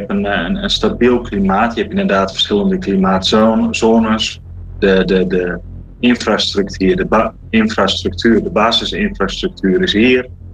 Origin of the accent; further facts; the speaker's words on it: Netherlands; En ja, wat als Nederlander zijnde, of het welkom heten, ja, wat draag je hierbij?